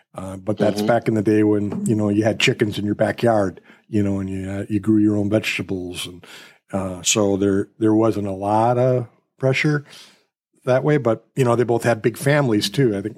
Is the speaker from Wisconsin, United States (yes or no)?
yes; Milwaukee, Wisconsin, United States; No, I grew up in Milwaukee.